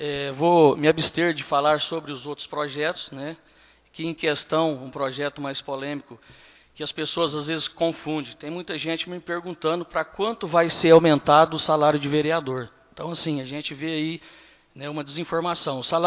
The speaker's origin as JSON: {"language": "Portuguese", "town": "Limeira do Oeste", "region": "Minas Gerais", "country": "Brazil", "tie": "born or raised there", "said": "eu fui criado junto aqui em Limeira do Oeste."}